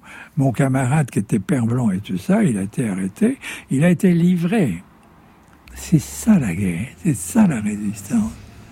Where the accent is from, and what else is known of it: France